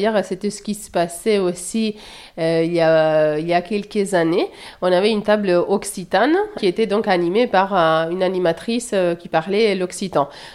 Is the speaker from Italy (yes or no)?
yes; Italy; now in France; Donc, moi, je suis italienne. J'anime parfois la table italienne.